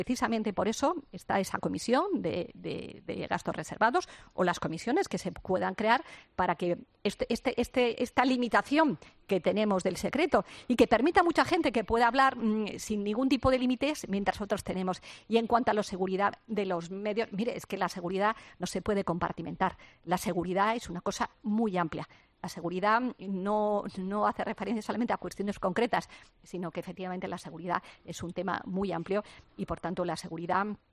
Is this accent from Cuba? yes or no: no; Spain; como española, yo me siento muy orgullosa.